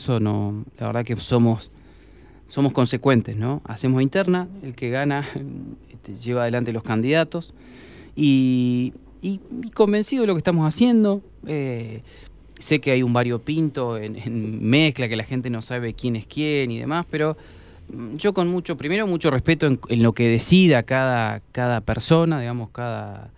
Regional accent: Argentina; porque en el fondo somos todos argentinos

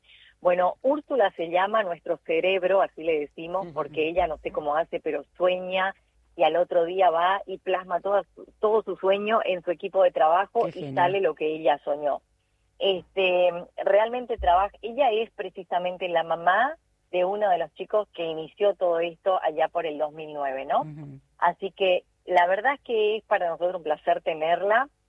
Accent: Capiobí, Misiones, Argentina; also born or lived in Posadas; Sí, nací en la ciudad de Posadas, pero desde los 5 años estoy en Capiobí y estoy por cumplir 48.

